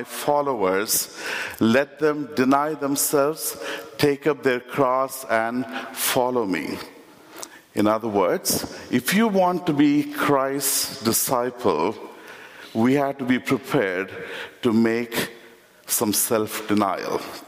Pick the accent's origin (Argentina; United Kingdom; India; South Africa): India; now in United States; I've lived in the United States for 20 years, but I grew up in India and that is still my home.